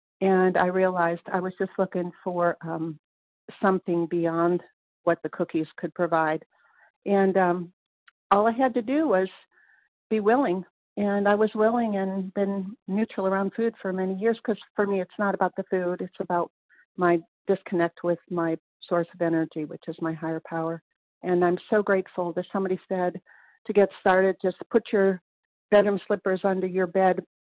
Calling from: Kentucky, United States; from Kentucky.

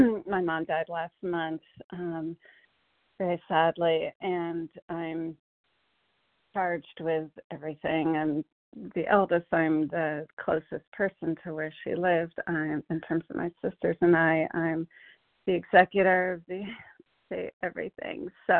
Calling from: Connecticut, United States; Hi, good morning, everybody. … from Connecticut.

